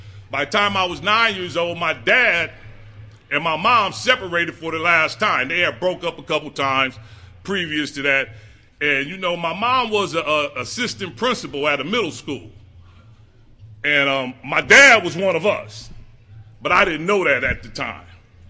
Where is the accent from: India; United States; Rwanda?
United States; Omaha, Nebraska; now in Minneapolis, United States; So I'm from Omaha. I live in Minneapolis. You know, I lived in five cities. Yeah, I lived in your city too, Chris, and I set up shop.